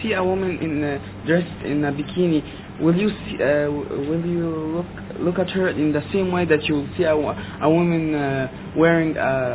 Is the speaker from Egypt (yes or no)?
yes; Egypt; I'm from Egypt.